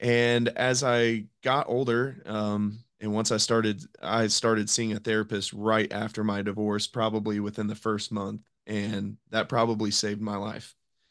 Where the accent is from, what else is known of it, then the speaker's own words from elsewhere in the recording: United States; Yeah, so like you said, I'm from the United States.